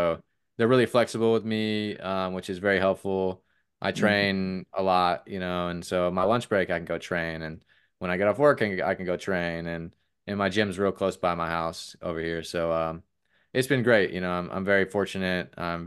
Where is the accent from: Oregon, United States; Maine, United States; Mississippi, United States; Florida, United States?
Florida, United States; So, but yeah, I'm from Florida.